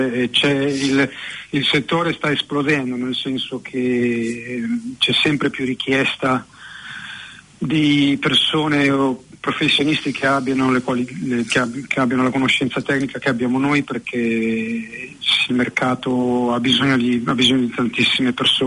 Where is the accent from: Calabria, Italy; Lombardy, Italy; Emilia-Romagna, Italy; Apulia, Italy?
Emilia-Romagna, Italy; Carpi; Io sono un po' di qua, un po' di là, però diciamo che mi ritengo, sono praticamente cresciuto a Carpi, nella provincia di Modena. Quindi mi ritengo insomma emiliano. Ho vissuto lì parecchi anni